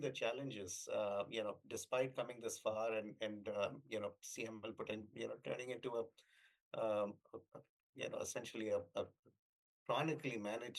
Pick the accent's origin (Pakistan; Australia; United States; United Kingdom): Pakistan; I'm originally from Pakistan, and I was in med school back in the late 90s